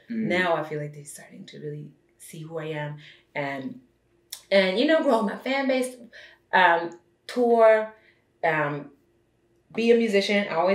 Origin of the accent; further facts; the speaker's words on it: Germany; there's a lot of things like me growing up in Germany, like that people are not used to over here